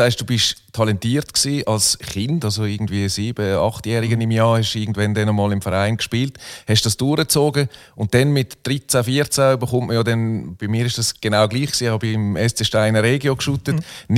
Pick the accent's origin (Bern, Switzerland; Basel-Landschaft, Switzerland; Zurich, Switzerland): Basel-Landschaft, Switzerland; Muttenz; also born or lived in Solothurn; Ich bin 1977 geboren, 1981 von Solothurn nach Muttenz gezogen, etwa 1 Kilometer Luftlinie vom St. Jakob.